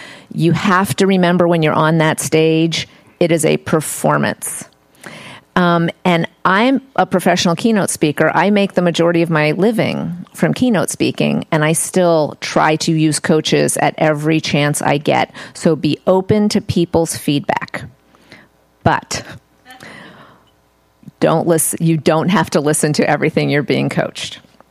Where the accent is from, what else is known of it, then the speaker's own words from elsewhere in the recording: Indiana, United States; I have a game night, like, you know, because I'm from Indiana, so we have game nights.